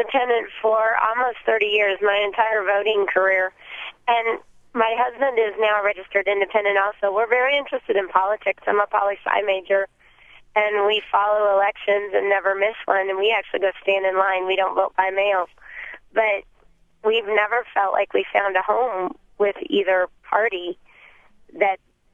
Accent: South Dakota, United States; We're both from Western South Dakota, and we've been 15 years in conservative northeastern Nevada

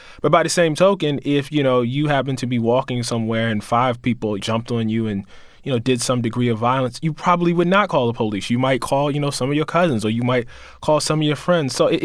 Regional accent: United States; I am an American, and so I did understand them as representing, you know, some aspect of the state that I was a part

